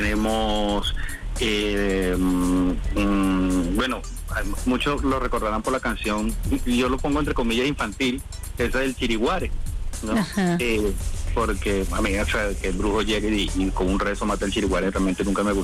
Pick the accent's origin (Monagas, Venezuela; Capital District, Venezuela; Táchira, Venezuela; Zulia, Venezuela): Zulia, Venezuela; yo soy, como voy a un zuliano, yo soy de Zulia, obviamente, ¿no?